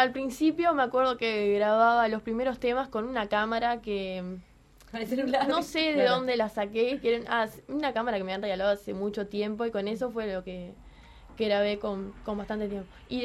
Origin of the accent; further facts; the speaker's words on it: Uruguay; vengo de Uruguay.